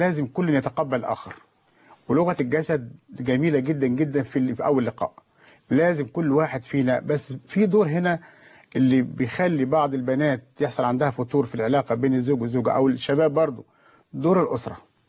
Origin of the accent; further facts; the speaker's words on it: Upper Egypt, Egypt; عندنا في الصعيد، انا بكلم بلدي هنا